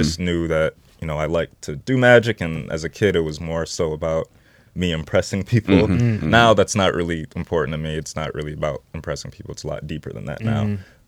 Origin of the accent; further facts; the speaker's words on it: Detroit, Michigan, United States; Well, my dad's from Alabama, but, you know, we're born and raised in Detroit.